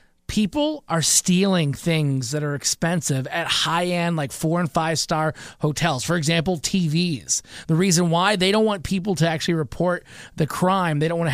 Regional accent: Michigan, United States; Nothing like a dumb story out of my home state of Michigan.

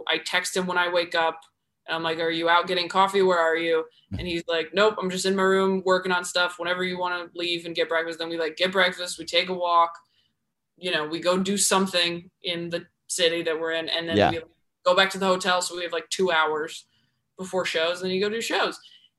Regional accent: California, United States; I'm from California. So like being back in California just feels very relaxing to me.

